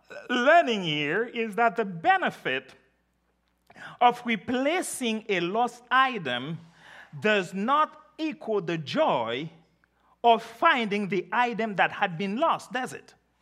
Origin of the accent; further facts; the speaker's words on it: Haiti; Now, when I grew up in Haiti, I lived a stone's throw from the most famous comedian in the history of the country.